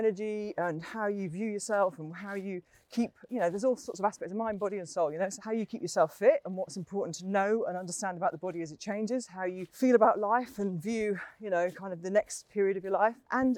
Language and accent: English; Newcastle, North East England, United Kingdom; moved away as an adult; You know, I came down from Newcastle, 23 years old.